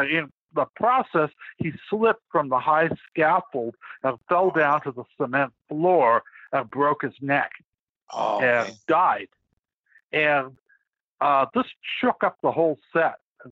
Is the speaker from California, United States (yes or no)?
yes; Hollywood, California, United States; But I grew up in Hollywood, so I know a lot about it